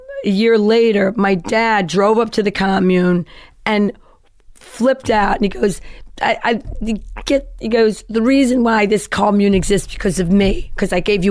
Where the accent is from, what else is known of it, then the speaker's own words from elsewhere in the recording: Brooklyn, New York, United States; So I get to this commune. There's no electricity. I'm this kid from Brooklyn.